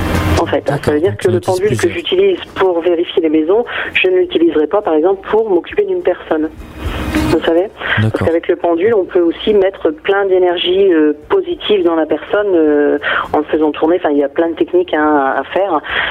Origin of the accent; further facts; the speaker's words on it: Armentières, Hauts-de-France, France; Moi je suis d'Armentières, près de la frontière belge.